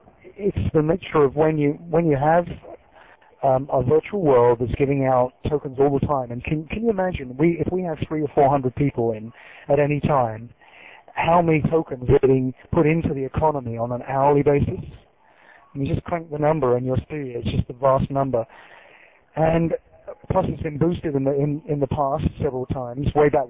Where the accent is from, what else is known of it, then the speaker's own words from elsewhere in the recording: London, United Kingdom; now in United States; Yeah, I'm a Londoner.